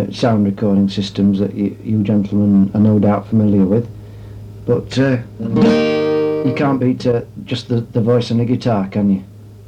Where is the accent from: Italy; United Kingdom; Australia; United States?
United Kingdom; Sheffield, Yorkshire and the Humber; I come from Sheffield in Northern England.